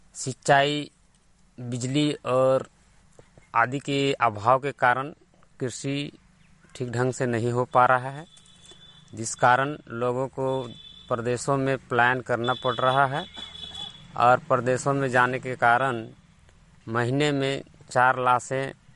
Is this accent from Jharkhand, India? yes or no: yes; Nawadih, Jharkhand, India; ग्राम post गुंजरडी, थाना नावाडी, जिला बोकारो का रहने वाला हूँ।